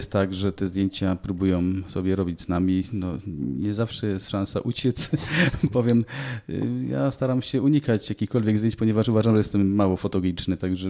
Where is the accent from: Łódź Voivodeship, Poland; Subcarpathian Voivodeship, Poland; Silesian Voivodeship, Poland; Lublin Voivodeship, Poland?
Silesian Voivodeship, Poland; Ja w ogóle jestem takim typowym hanysem